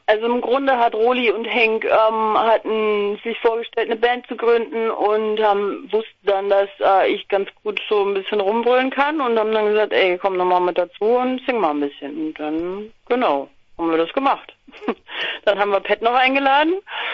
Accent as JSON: {"language": "German", "town": "Nuremberg", "region": "Bavaria", "country": "Germany", "lives_now": "Leipzig, Germany", "said": "Genau, ursprünglich bin ich auch aus Nürnberg. Jetzt aktuell bin ich in Leipzig, aber eigentlich bin ich, genau, war ich ganz, ganz viele Jahre in Nürnberg"}